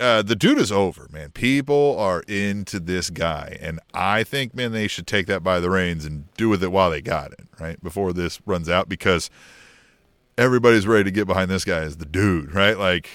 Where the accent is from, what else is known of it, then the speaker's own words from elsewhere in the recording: Independence, Missouri, United States; I grew up in Independence, Missouri, man.